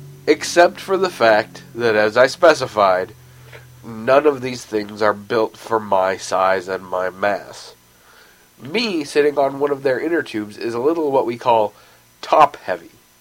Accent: Salem, Oregon, United States; Which was also the name of an amusement park where I grew up in Salem, Oregon, that I actually really enjoyed.

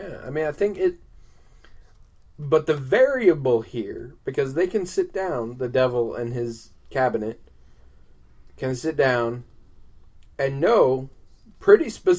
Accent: United States; I've always been fond of hot dogs as much as any kid growing up in America.

